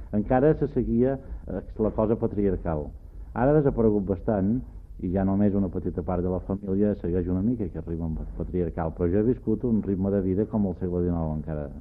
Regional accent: Andratx, Balearic Islands, Spain; born there; jo vaig néixer a Andratx, que és un poble molt aïllat. Ara no, perquè hi ha una autopista i els cotxes i les televisions i aquestes històries, però abans era un lloc completament aïllat, entre muntanyes, a l'oest de Mallorca, davant de la mar.

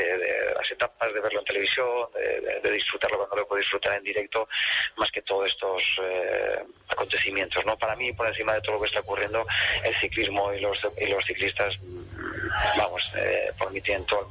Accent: Pamplona, Navarre, Spain; now in Barcelona, Spain; allí en Pamplona, en mi tierra

